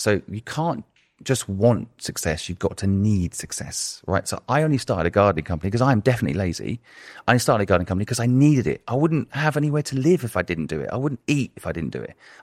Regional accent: England, United Kingdom; moved away; also born or lived in Hong Kong; I spent my growing up years in England.

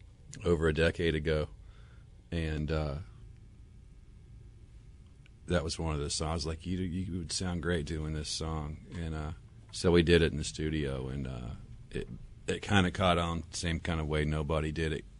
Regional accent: the South, United States; I had a connection to it, kind of because of my growing up in the South, or you know, having that in the culture already.

